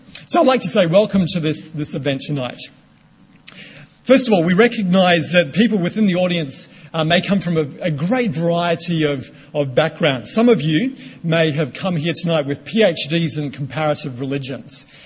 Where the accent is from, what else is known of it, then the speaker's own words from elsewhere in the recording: Tsuen Wan, Hong Kong; a Buddhist monastery in Hong Kong, just very close to the place where I grew up in Chun Wan.